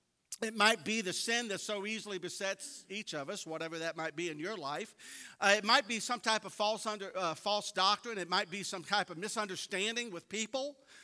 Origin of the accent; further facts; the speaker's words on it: Clifton, United States; I grew up, actually, as a kid, I grew up in Clifton, so I was a city boy.